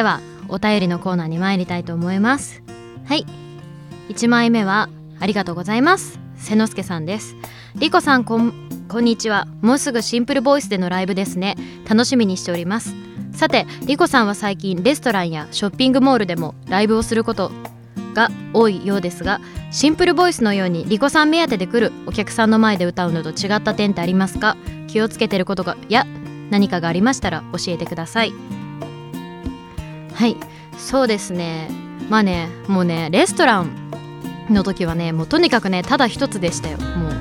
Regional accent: Hamamatsu, Shizuoka, Japan; こっちはね静岡県の浜松市になって、私の地元の方で8月の10日歌わせていただきます。

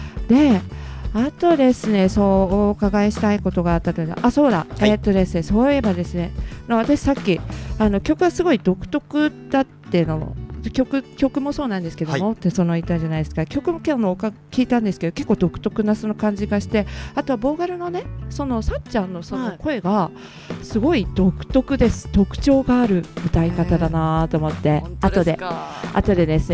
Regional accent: Kyushu, Japan; 私九州出身なんですよ。

